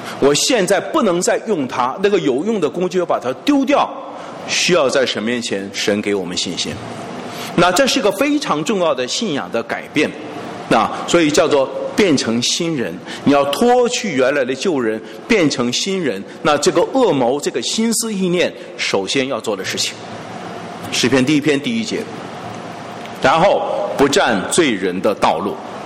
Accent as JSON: {"language": "Chinese", "country": "China", "said": "那我们中国人对这有一点的认识啊，近朱者赤近墨者黑，有一点这样的认识。"}